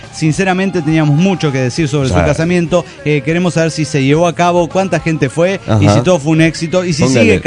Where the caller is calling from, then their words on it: Santa Rosa, La Pampa, Argentina; de Santa Rosa, La Pampa. Estoy en la fila del banco temprano.